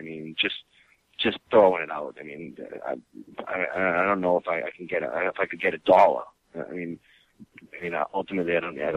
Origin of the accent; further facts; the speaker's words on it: Boston, Massachusetts, United States; I'm from Boston, and I'm Italian. You know, I mean, you put the two together, and you got a. A guinea from an asshole from an Italian from Massachusetts.